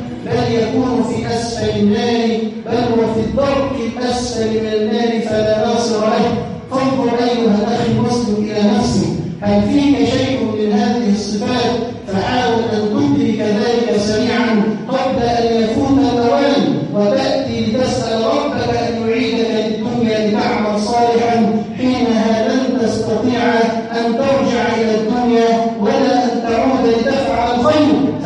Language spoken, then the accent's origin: Arabic; Egypt; اللهم جنب بلدنا مصر من المنافقين